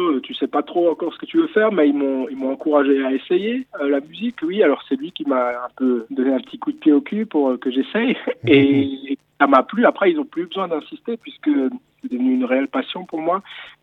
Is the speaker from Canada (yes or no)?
no; Grand Est, France; Et il faut savoir qu'on vient tous d'Alsace